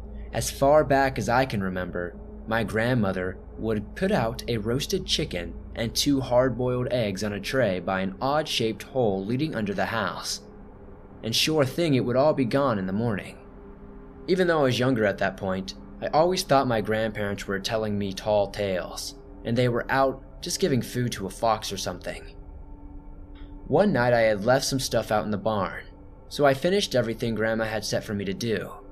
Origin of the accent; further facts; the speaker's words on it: Michigan, United States; I'm from Michigan, way out in the middle of nowhere.